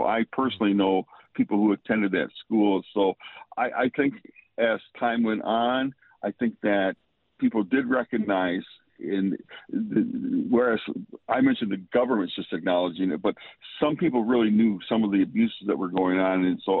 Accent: Michigan, United States; because I'm from Michigan

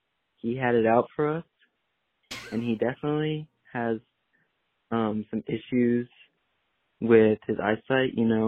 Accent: Richmond, Virginia, United States; I'm from Richmond, Virginia

